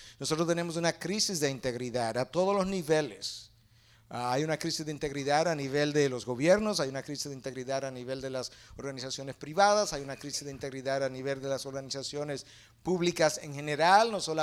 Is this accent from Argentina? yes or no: no; Dominican Republic; Múltiples presidentes en República Dominicana, de donde yo vengo, han sido acusados de corrupción